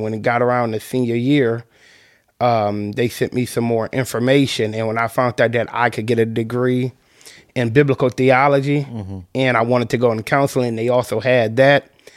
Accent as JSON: {"language": "English", "town": "Detroit", "region": "Michigan", "country": "United States", "tie": "born or raised there", "said": "So, with me, even though I lived on the East Side, you know, I never really thought it is as bad as people try to portra"}